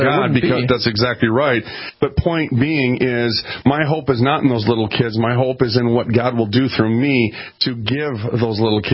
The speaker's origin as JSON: {"language": "English", "country": "United States", "said": "I am from America."}